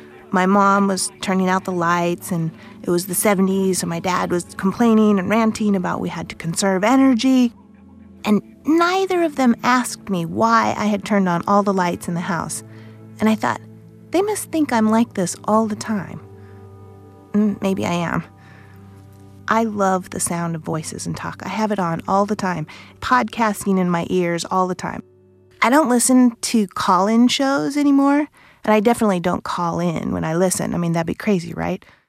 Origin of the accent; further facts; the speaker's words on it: Salt Lake City, Utah, United States; I'm from Salt Lake City, Utah. I'm a Mormon.